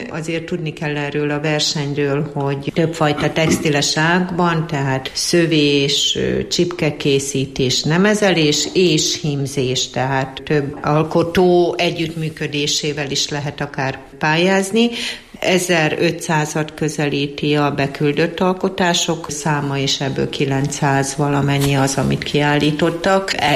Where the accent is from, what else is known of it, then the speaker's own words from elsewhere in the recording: Borsod-Abaúj-Zemplén, Hungary; Én ugye Matyó lévén szerelmes vagyok a színekbe